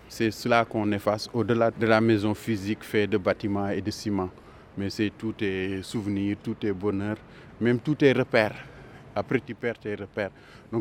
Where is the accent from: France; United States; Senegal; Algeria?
Senegal; Tiaroye, Dakar; Voilà, je suis né là-bas, j'ai grandi là-bas. Et je pense qu'il y a des signes. Moi, je suis né à Tiaroy-Gare. Dans mon bulletin de naissance, c'est marqué Tiaroy-Gare. Donc il y a la gare. J'ai grandi dans un quartier qui s'appelle Guinaraï, derrière les voies ferrées.